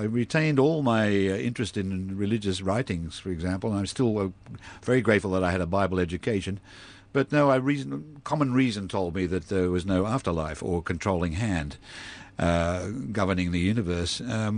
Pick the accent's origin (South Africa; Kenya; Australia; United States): Australia; when I was a kid and growing up in Australia, my idea of a personal catastrophe was to be stung by bull ants.